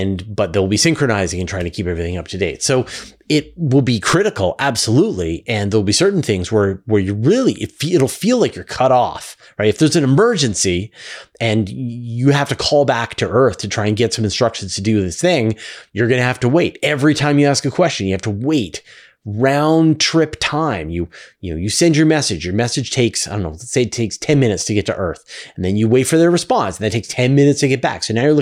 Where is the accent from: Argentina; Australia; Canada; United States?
Canada; I'm Canadian